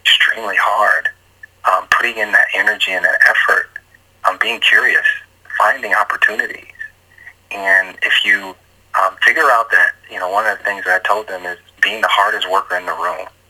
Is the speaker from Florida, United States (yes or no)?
yes; Jacksonville, Florida, United States; Yes, 100%. And that was really the message of the day was really, hey, look, I grew up in this environment.